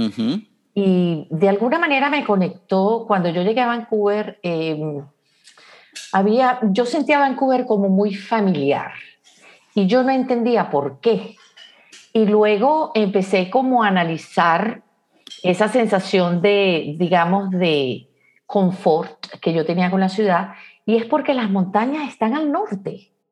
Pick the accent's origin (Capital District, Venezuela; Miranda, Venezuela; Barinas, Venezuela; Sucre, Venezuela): Capital District, Venezuela; Caracas; accent: Venezuelan; Y la gente lo agarra rápido porque yo tengo mi acento venezolano. Arrastro no pronuncio las S's al final, lo típico, la S se me nota.